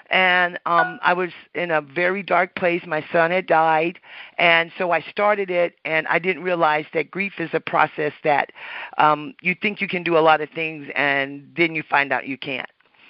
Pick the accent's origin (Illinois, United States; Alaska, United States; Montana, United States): Alaska, United States; I'm 62 years old, and I had an amazing mother. We were raised in Alaska